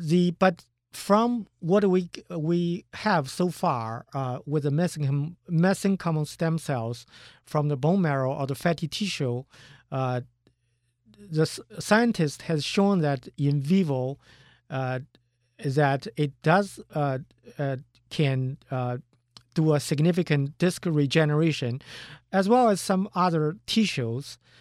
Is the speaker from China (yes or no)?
yes; China; moved away as an adult; now in United States; I was born and raised in China. I came to the United States after I finished the college.